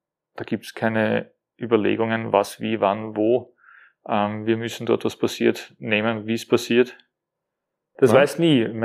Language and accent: German; Austria; Aber das kennt man nur bei uns in Österreich.